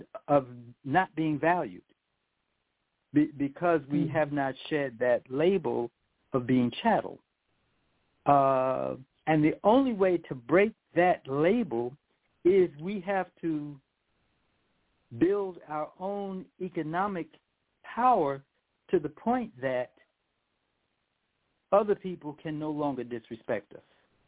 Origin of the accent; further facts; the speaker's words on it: New York City, New York, United States; growing up in New York City, and many of us who grew up in integrated communities or grew up around Jewish people, you never heard the word kike mentioned.